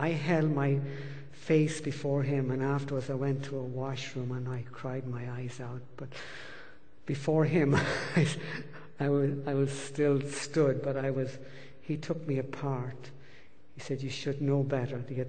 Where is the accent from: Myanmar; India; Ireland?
Ireland; And I'm Irish, so I began to drink even more heavily than the Irish normally do.